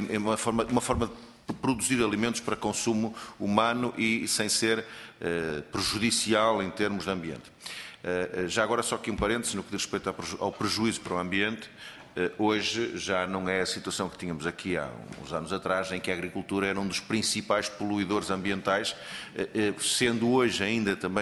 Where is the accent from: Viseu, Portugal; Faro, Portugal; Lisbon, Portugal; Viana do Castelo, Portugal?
Viana do Castelo, Portugal; Ponte de Lima; Eu que sou de Ponte Lima